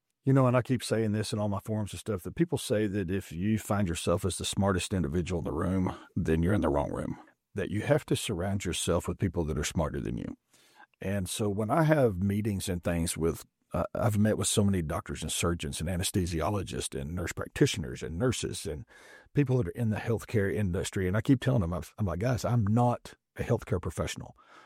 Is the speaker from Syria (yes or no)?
no; Merkel, Texas, United States; I grew up in Merkel.